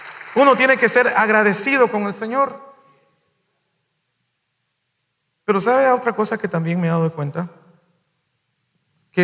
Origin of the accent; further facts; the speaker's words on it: El Salvador; Yo amo a mi país, El Salvador. Yo soy de El Salvador. Yo amo a mi país.